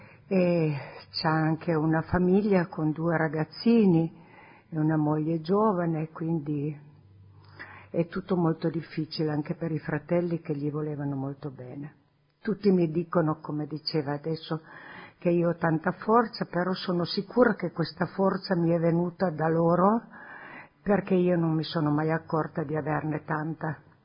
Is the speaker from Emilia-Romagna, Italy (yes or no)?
no; Canale, Piedmont, Italy; noi siamo di Canale.